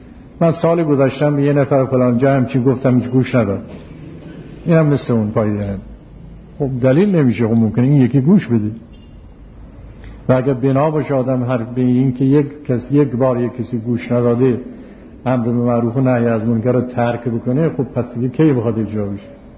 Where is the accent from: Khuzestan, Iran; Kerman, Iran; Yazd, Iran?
Yazd, Iran; ما اهل یزد هستیم.